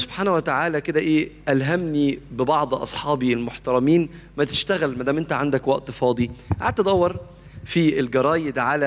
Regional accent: Egypt; وكان ساعتها الاستاذ عمرو خالد بدا يدي دروس عندنا في مصر

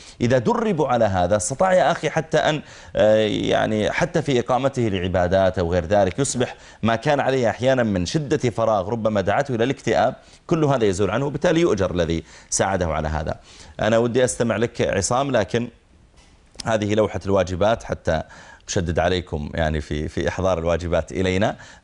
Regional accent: Saudi Arabia; وزارة العمل عندنا في السعودية

